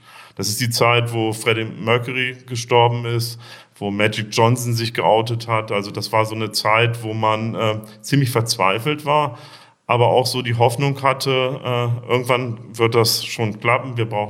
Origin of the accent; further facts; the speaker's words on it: Bremen, Germany; Ich bin in Braunschweig geboren und in Bremen aufgewachsen.